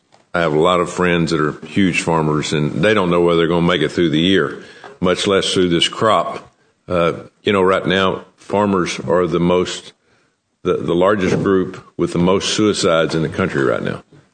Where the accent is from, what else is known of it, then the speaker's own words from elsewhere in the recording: Alabama, United States; And now we're from Alabama.